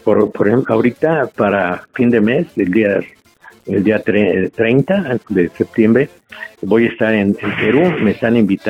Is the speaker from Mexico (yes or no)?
yes; Mexico; por el bien del gusto de uno como mexicano, ¿no? Yo, por mi gusto, por mi pueblo